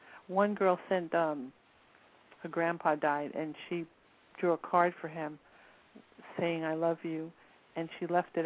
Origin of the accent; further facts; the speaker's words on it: New York, United States; I'm from New York. So if I walk down the street, now I don't feel good.